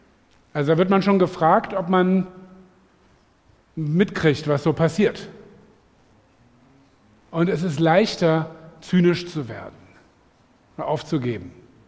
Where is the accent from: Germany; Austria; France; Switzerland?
Germany; Lower Saxony; Sag ich als Niedersachse